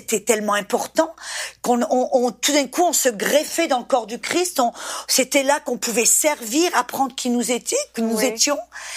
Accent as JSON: {"language": "French", "country": "France", "said": "en tant que Française"}